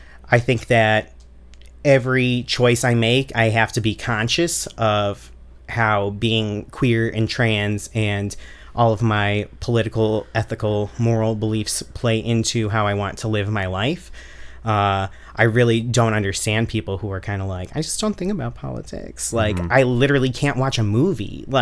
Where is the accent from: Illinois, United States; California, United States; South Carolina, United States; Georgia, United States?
Illinois, United States; Chicago; accent: Chicago; also born or lived in New Jersey; I was born out in New Jersey. Lived there for a minute. They came back. I was fully intending on leaving as soon as I went to college. But I went to New York, did an NYU tour, and they were like, oh, your Chicago accent.